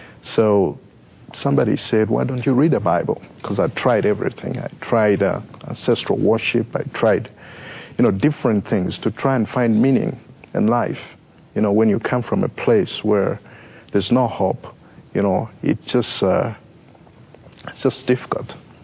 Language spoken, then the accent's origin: English; Zambia; I come from Zambia, which is South Central Africa. And I grew up in a home that were just nominal Christians.